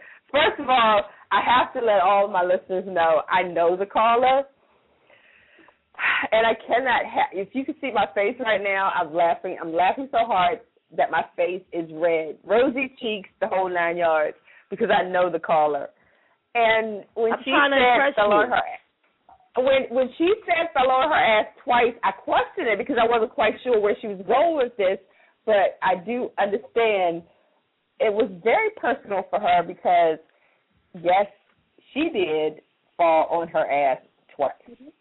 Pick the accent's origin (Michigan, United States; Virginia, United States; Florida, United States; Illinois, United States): Virginia, United States; Callao; my friend for over 20 years finally got to go to my hometown, and I will say where I'm from, Callio, Virginia. Very country, rural town. Most people can't find it on the map.